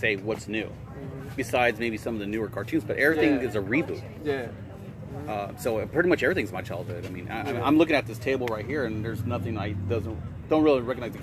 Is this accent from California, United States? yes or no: yes; San Diego, California, United States; I grew up in East San Diego